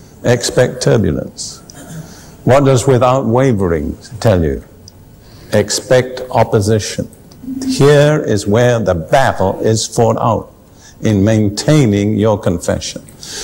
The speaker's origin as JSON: {"language": "English", "country": "United Kingdom", "tie": "born or raised there", "said": "I grew up in Britain amongst people who were good churchgoers."}